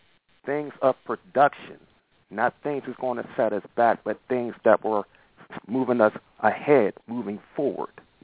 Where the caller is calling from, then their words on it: Pittsburgh, Pennsylvania, United States; from Pittsburgh.